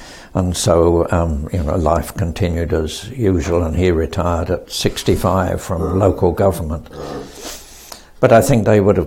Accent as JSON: {"language": "English", "town": "Cricklewood", "region": "London", "country": "United Kingdom", "tie": "born there", "said": "I was born in Cricklewood, which is North London."}